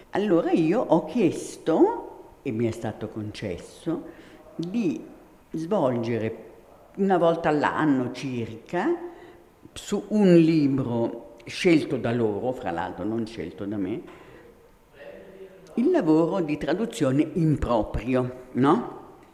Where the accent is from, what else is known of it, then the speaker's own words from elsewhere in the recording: Rome, Lazio, Italy; io ho passato la mia adolescenza, la mia infanzia e adolescenza a Roma